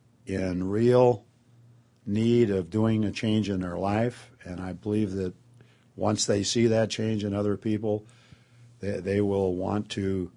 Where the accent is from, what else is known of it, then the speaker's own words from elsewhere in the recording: Pasadena, California, United States; I come from Pasadena, California.